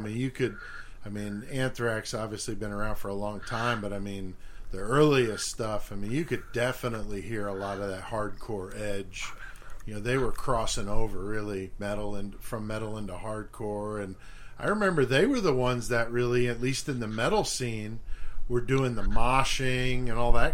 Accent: East Coast, United States; now in Midwest, United States; growing up on the East Coast, It's a lot different. I remember even just moving here to the Midwest.

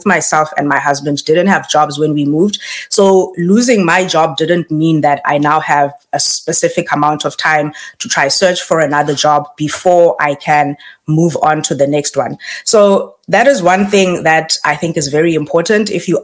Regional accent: South Africa; now in Canada; I moved to Canada in 2019 from South Africa with my husband and two kids.

